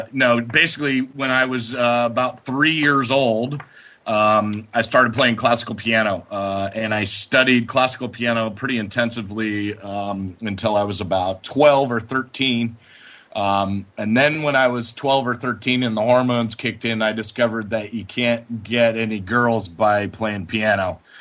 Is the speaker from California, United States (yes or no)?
yes; Los Angeles, California, United States; Started playing in bands around Los Angeles, and I grew up in near Los Angeles